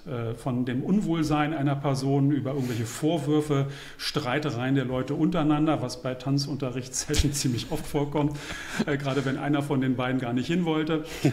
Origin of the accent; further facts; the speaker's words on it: Berlin, Germany; born there; ich bin geborener Berliner und ich habe hier an der Freien Universität Rechtswissenschaft studiert